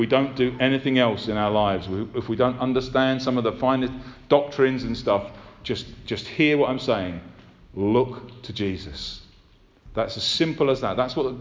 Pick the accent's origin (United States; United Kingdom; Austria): United Kingdom; I'm British, yeah. I'm white, yeah.